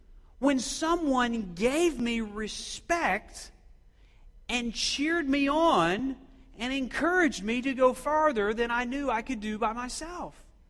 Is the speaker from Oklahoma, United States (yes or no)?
yes; Oklahoma, United States; I grew up in Oklahoma. We start young out there.